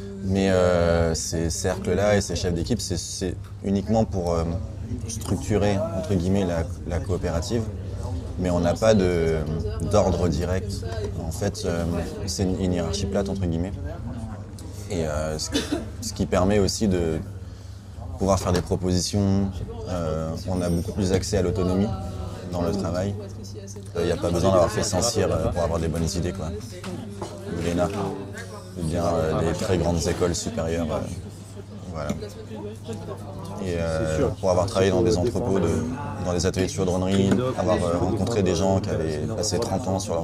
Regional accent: Brest, Brittany, France; Je viens de Brest dans le Finistère

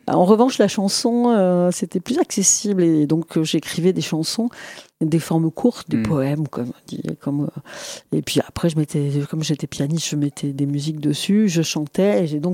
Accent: Montauban, Occitanie, France; J'ai grandi à Montauban.

